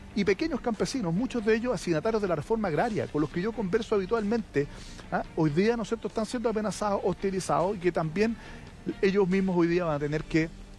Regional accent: Curacautín, Araucanía, Chile; pero yo soy de Curacautín. Curacautín es una comuna turística, que es una de las comunas que más ha crecido el turismo en Chile en los últimos años, vinculado a los parques nacionales, al centro de esquí, ¿no es cierto?, a las termas, los ríos, la naturaleza

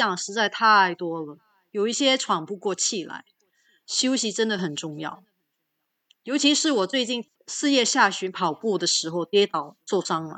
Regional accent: Singapore; 让我可以发挥自己身为新加坡人的作用

